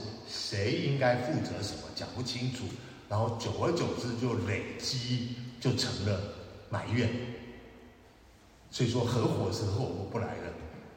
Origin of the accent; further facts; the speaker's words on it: China; 但是我们中国人总是觉得不太够人情味